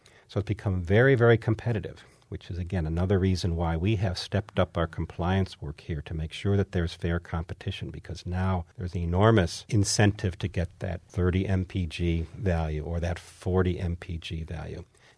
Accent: Kalamazoo, Michigan, United States; Well, I grew up in Michigan. I grew up in Kalamazoo down the road, and I spent a lot of time growing up on Lake Michigan

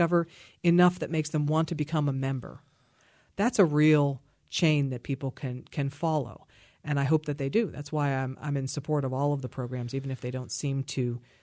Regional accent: Pittsburgh, Pennsylvania, United States; as a Pittsburgh native, you know, I grew up in Highland Park, and both of my parents were teachers

